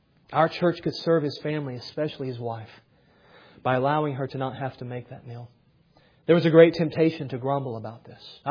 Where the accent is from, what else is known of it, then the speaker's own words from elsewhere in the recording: Southern US, United States; I know I'm from the South, and we have some Southern hospitality there